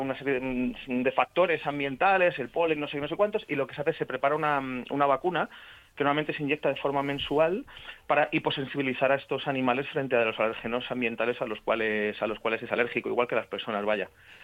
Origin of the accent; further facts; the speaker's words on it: Panama; born there; comparto que los dos nacimos en Panamá, somos hispano-panameños los dos